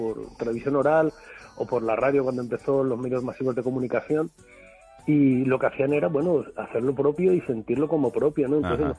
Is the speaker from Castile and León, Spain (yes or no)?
yes; Salamanca, Castile and León, Spain; Y aunque todos somos de Salamanca, hay también cierta raíz que se va hacia Zamora, hacia la zona de Tierra del Vino.